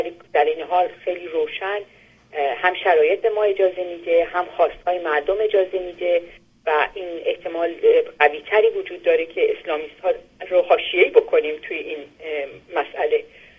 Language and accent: Persian; Iran; now in Europe; خود من که اصل در از ایران، تو ایران به دنیا اومدم، ایران زندگی کردم و بعد الان اروپا هستم،